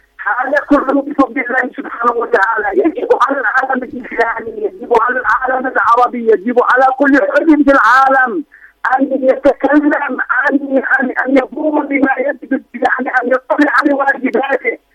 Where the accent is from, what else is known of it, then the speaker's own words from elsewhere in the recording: Yemen; نحن كشعب يمني وكمسلمين